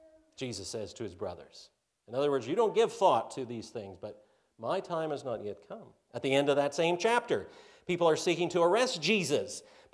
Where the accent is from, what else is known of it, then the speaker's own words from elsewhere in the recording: Canada; born there; also born or lived in New Zealand / California; We've lived in New Zealand. We've lived in California. We're Canadian by birth.